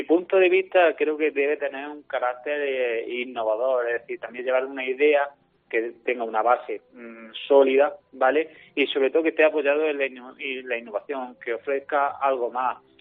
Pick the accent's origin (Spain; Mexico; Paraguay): Spain; Jaén, Andalusia; Yo soy natural de Jaén Capital y la verdad que tuve la suerte y el privilegio de poder estudiar aquí en mi ciudad.